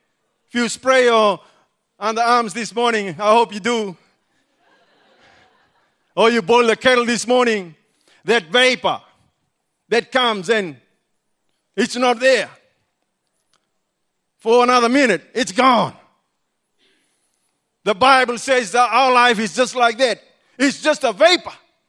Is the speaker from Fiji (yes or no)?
yes; Fiji; Even I come from Fiji. They say where the place where the world should be. And then we had four coups.